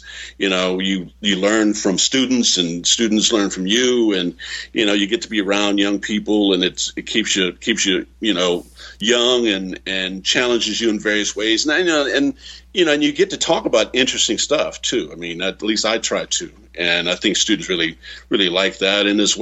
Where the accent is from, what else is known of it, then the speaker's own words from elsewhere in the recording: Kansas, United States; You know, growing up in Kansas, you know, being in Kansas still